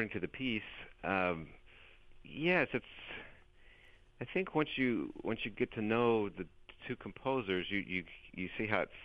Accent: Texas, United States; moved away as an adult; Yeah, I grew up in Texas.

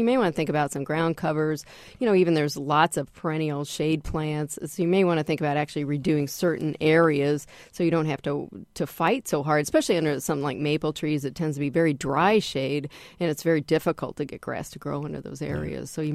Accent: Midwest, United States; I say dahlia, but I'm from the Midwest, so you know, what do I know?

